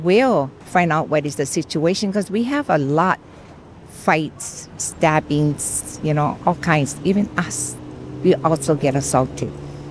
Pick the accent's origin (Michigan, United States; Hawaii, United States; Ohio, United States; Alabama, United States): Hawaii, United States; Kailua; I was born here, and I grew up in Kailua. When we moved to Kailua, I was 3 years old. We never had the tunnel now. We came on the Opali Road, that zigzag road